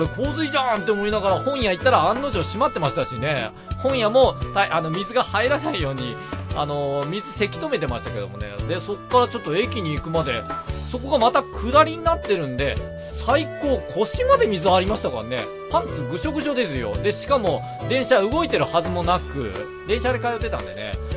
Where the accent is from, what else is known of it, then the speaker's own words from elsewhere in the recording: Yamaguchi, Japan; 僕の地元山口ですよ。